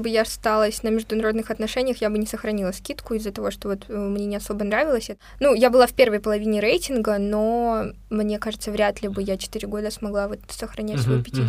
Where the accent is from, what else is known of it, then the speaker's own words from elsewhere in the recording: Far East, Russia; а я еще с Дальнего Востока, у нас там вообще все очень консервативно